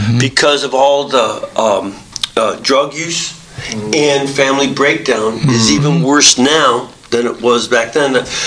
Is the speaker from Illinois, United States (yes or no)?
yes; Chicago, Illinois, United States; Well, see, growing up in Chicago, you grow up as the hunted.